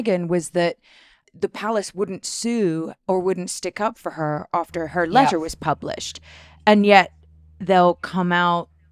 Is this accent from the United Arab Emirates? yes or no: yes; Dubai, United Arab Emirates; because I grew up in Dubai, which is not known for being a bastion of democracy, let's say.